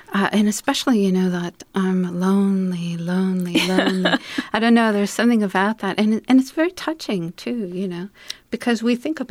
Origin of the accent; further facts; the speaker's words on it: Chicago, Illinois, United States; visiting us from my hometown of Chicago.